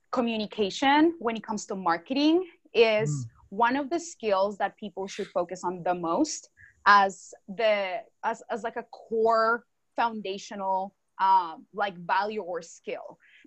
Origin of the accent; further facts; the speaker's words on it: Colombia; born there; English is a second language; also born or lived in Australia; I didn't speak English when I was, you know, in Colombia. I was born in Colombia, I didn't speak English. So I taught myself how to speak English.